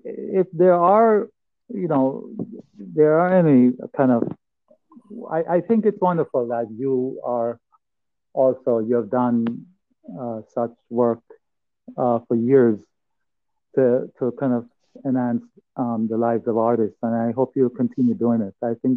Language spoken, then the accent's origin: English; Jamaica; as much as I'm from Jamaica, Jamaica is a culture, a cultural superpower.